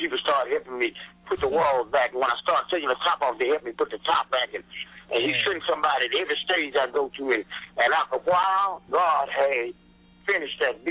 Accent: Fort Worth, Texas, United States; also born or lived in Bullitt; A little town in East Texas called Bullitt, and that's where I grew up at. And then around 6 or 7, I moved on to Fort Worth.

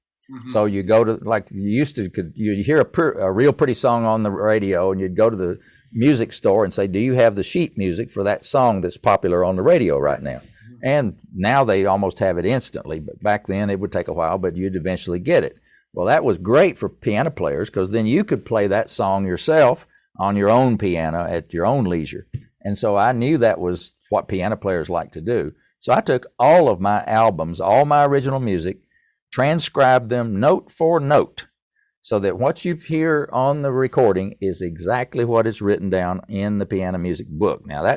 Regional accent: Irwin, Tennessee, United States; But I'm from Irwin, Tennessee, near Johnson City to Asheville, up in the mountains.

